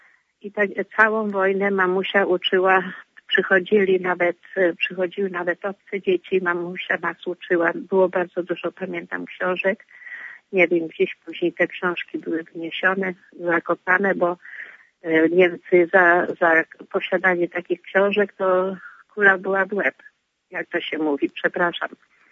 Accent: Lublin Voivodeship, Poland; now in Słupsk, Poland; Ja dzwonię prawie ze Słupska, a pochodzę z Lubelskiego. Między Rozwadowem a Kraśnikiem.

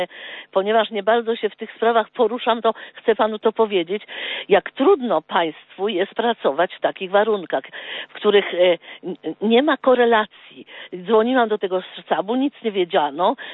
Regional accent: Warsaw, Masovian Voivodeship, Poland; jestem z Warszawy

